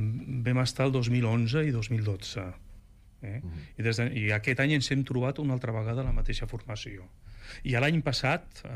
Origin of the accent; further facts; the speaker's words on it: Barcelona, Catalonia, Spain; tots som de Barcelona